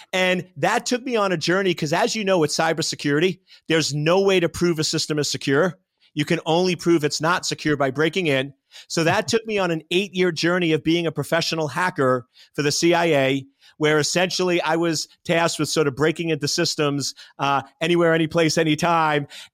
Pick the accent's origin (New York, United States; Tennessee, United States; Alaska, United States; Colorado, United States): New York, United States; accent: New York; So I grew up in New York, so you'll get a little bit of the Joey Buttafuoco accent when I get